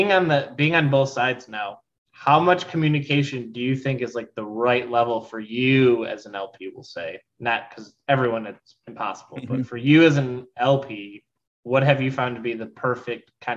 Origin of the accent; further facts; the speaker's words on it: Michigan, United States; Not... I'm from Michigan. You got it. You nailed it.